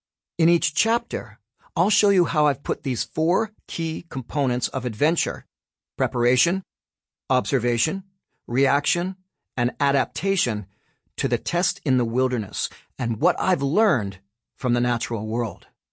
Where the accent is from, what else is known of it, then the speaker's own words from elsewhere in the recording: Toronto, Ontario, Canada; One of my favorite places to explore when I was growing up in Mimico, in the west end of Toronto, Ontario, was a shallow and rocky local creek.